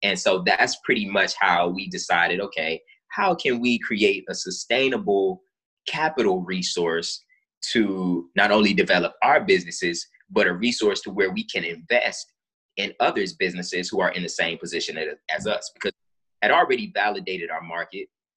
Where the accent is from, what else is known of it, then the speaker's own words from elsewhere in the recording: Ohio, United States; I'm originally from Ohio, and Kentucky is the state directly south of Ohio, right?